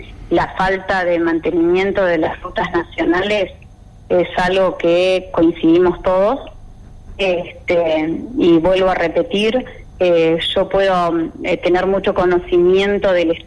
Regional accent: Río Grande, Tierra del Fuego, Argentina; como ciudadana y siendo que soy de acá de Río Grande

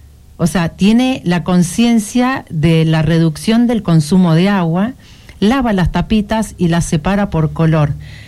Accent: Tierra del Fuego, Argentina; somos fueguinos

